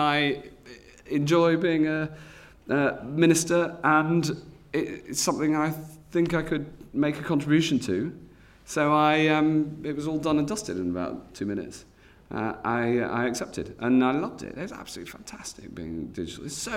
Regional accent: North West England, United Kingdom; bumped into Owen Paterson, who I knew because I'm from Cheshire and he's next door.

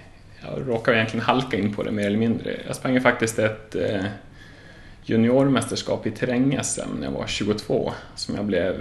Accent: Sollerön, Dalarna County, Sweden; jag kommer från Sollerön. Det är bara 1,5 mil här från Mora, då, så det är nästgårds i alla fall.

